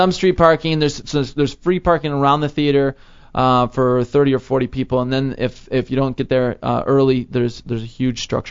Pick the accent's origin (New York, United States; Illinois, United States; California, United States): Illinois, United States; Chicago; So I'm from Chicago, and I knew I had a little base there.